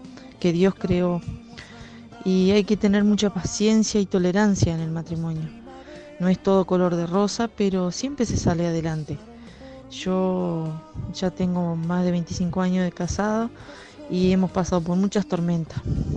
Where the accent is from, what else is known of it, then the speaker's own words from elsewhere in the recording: Entre Ríos, Argentina; soy de Entre Ríos